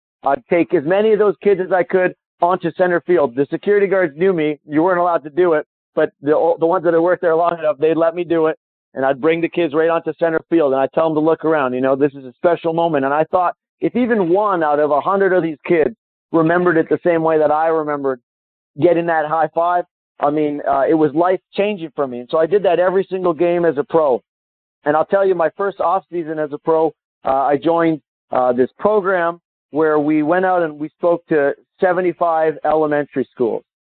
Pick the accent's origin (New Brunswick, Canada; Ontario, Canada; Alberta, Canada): Alberta, Canada; Calgary; When I was a kid growing up in Calgary